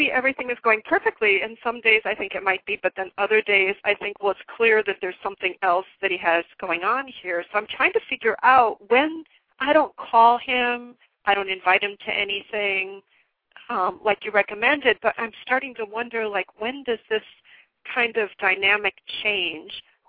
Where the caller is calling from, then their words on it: New Jersey, United States; Hi, Nina. I'm calling from New Jersey.